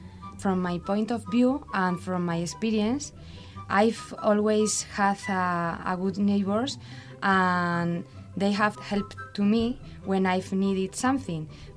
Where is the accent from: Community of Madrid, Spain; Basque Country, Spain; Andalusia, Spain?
Community of Madrid, Spain; Madrid; English is a second language; now in Pamplona, Spain; I'm from Madrid and now I'm living in Pamplona, and I'm not sure about if someday I will come back to live in Madrid